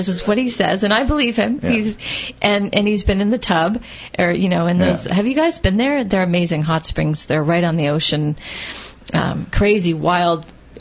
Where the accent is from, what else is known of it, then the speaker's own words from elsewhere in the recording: Vancouver, British Columbia, Canada; now in Tofino, Canada; I grew up in Vancouver, and I was a punk rocker, and I loved … I still do.